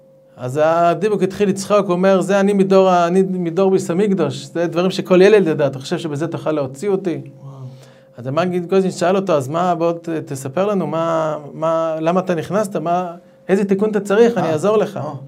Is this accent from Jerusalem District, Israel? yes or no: no; Haifa, Haifa District, Israel; באמת בתור חיפאי, אז היינו הולכים הרבה בליל שבס